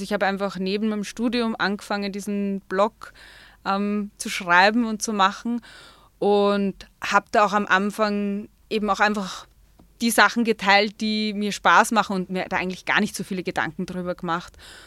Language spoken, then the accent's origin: German; Vienna, Austria; now in Salzburg, Austria; Ich bin ja eigentlich aus Wien und vor 7, 8 Jahren nach Salzburg gezogen.